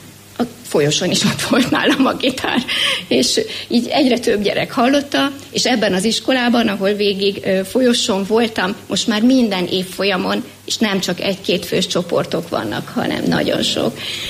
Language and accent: Hungarian; Hódmezővásárhely, Csongrád-Csanád, Hungary; also born or lived in Kövegy; Csongrád Csanád vármegyében található az a pici község, ahonnan én származom, Kövegy. 3 éves koromig éltünk itt a szüleimmel, majd Hódmezővásárhelyre kerültünk.